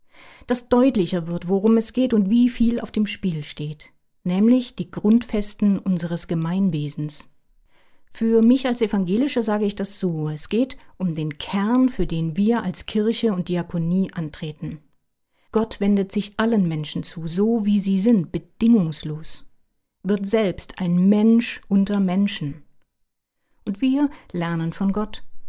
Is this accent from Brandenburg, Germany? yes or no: no; Weimar, Thuringia, Germany; Meine Heimatstadt Weimar mit dem Blick nach Buchenwald steht für die Erinnerung daran.